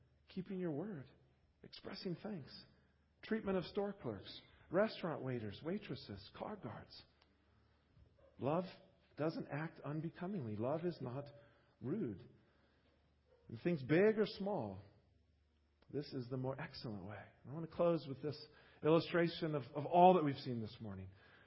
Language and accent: English; United States; I feel a little strange because I'm an American and we're one of the rudest, most unmannerly nations.